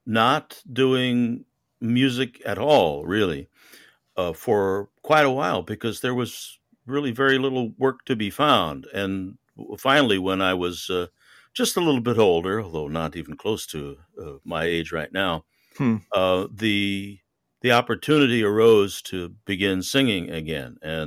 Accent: Connecticut, United States; now in Houston, United States; Well, we were, I was raised in Connecticut, and I spent a lot of my life overseas.

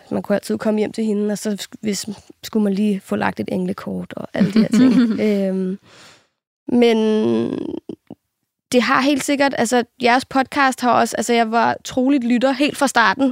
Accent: Copenhagen, Capital Region of Denmark, Denmark; I og med, at jeg er opvokset på Christiania, og i og med, at jeg er opvokset i kollektiv på Christiania

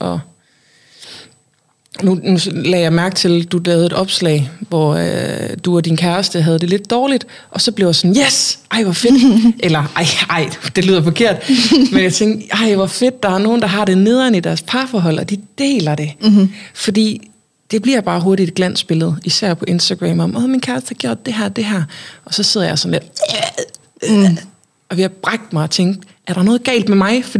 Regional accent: Hanstholm, North Denmark Region, Denmark; also born or lived in Randers; now in Copenhagen, Denmark; Jeg kommer fra Nordjylland. Hanstholm. Har boet i Randers i 7 år og lige flyttet til København i sidste uge.

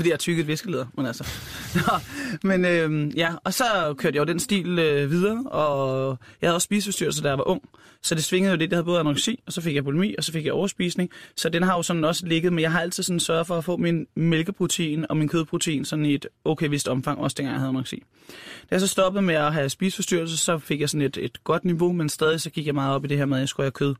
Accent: Lyngby, Capital Region of Denmark, Denmark; Jeg er fra Lyngby, jeg har selvfølgelig set en bondegård og sådan noget der, men jeg har ikke været inde og se en ko blive slagtet.

